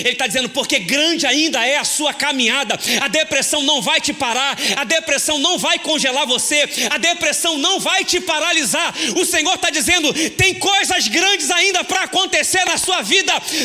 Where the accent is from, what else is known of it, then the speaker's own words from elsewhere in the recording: São Gonçalo, Rio de Janeiro, Brazil; nasci em São Gonçalo, estou lá até hoje, 42 anos em Lodebar.